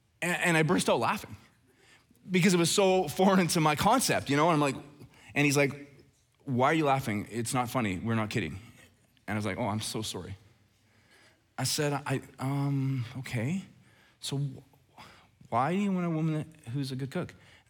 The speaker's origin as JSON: {"language": "English", "town": "Red Deer", "region": "Alberta", "country": "Canada", "tie": "born or raised there", "said": "if you would have gone back in time to me and my buddies growing up in Red Deer, Alberta"}